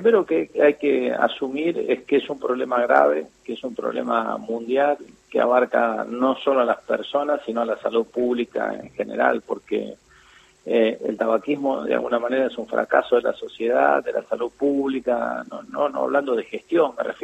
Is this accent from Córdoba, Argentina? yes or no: no; Carhué, Buenos Aires Province, Argentina; moved away; cuando yo me vine de mi pueblo, en Carué, vine a jugar a las inferiores de Independiente